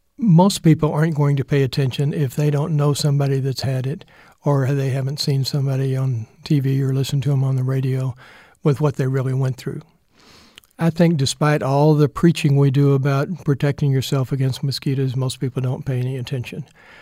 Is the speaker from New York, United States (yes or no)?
no; Dallas, Texas, United States; I grew up here in Dallas and mm-hmm. I was on the Highland Park High School B team